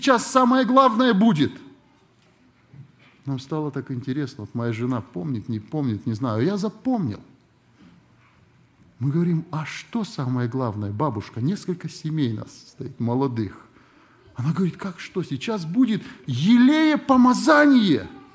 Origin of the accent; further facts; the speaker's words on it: Kyrgyzstan; Вот если в стране, я из Киргизии родом, особенно в последние годы